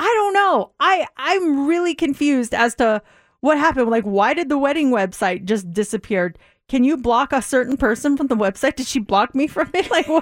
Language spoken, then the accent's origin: English; Colorado, United States; this is someone that I grew up with in Colorado.